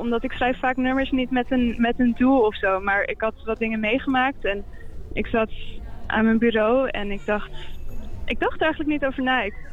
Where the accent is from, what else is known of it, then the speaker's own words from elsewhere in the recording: Amsterdam, North Holland, Netherlands; ik kom zelf uit Amsterdam en ik had daar de Jong Talentopleiding gedaan.